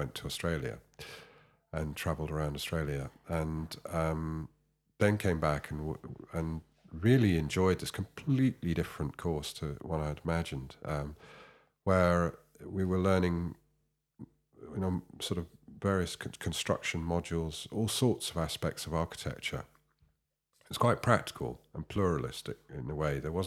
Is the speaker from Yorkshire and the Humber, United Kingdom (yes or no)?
yes; Dewsbury, Yorkshire and the Humber, United Kingdom; born there; I was born in Dewsbury, in West Yorkshire, and Dewsbury's quite a working town, a mill town.